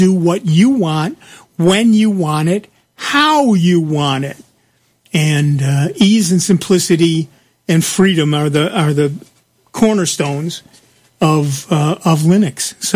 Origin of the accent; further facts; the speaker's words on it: United States; So I do not speak French, one of the very many languages I don't speak. I'm an American. We just shout louder until you get it.